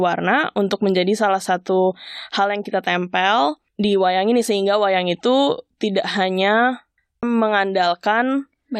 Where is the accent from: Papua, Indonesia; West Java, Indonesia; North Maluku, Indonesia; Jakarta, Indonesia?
Jakarta, Indonesia; aku sebagai orang yang dari kecil tinggalnya di Jakarta